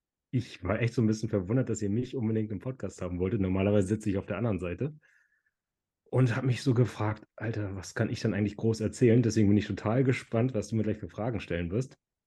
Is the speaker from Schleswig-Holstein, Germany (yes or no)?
yes; Kiel, Schleswig-Holstein, Germany; now in Hamburg, Germany; mir wurde vor 32 Jahren der Name … gegeben. Ich bin gerade Hamburger, würde aber ganz gern wieder in Kiel leben wollen, was meine Heimat ist.